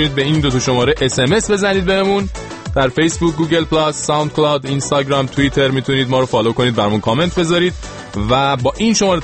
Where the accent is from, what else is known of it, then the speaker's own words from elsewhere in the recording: Yazd, Iran; born there; روستای زادگاه من 200 کیلومتر با طبس فاصله داره ولی ما جزی از یزد هستیم